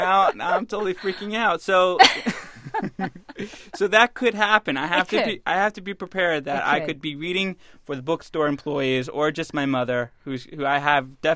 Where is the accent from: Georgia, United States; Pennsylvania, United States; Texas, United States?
Pennsylvania, United States; Philadelphia; now in Washington, United States; two here in D.C. and two in Philadelphia, my hometown.